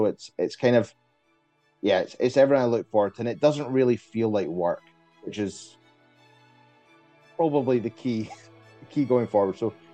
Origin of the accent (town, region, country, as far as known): Scotland, United Kingdom